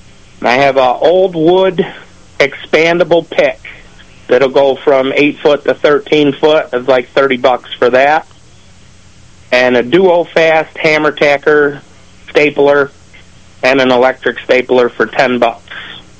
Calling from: Warsaw, New York, United States; Calling from Warsaw.

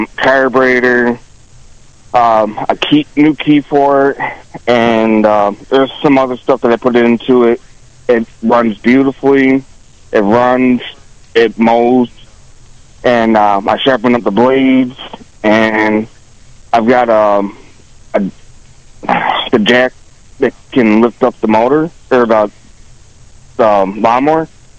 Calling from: Batavia, United States; from Batavia.

